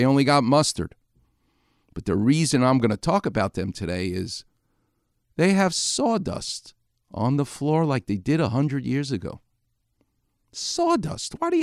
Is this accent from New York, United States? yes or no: yes; New York, United States; I'm from New York, by the way.